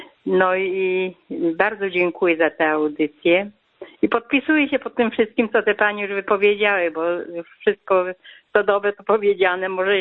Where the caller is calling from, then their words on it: Łódź Voivodeship, Poland; Jestem z Łódzkiego.